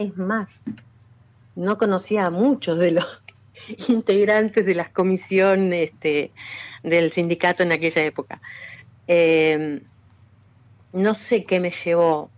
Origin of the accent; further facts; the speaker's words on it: Diamante, Entre Ríos, Argentina; Yo soy de Diamante. Ajá. En la plaza de Diamante